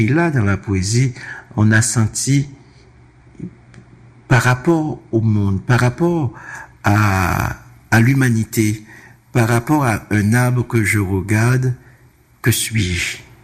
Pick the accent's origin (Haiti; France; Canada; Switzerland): Haiti; Moi, je suis haïtien.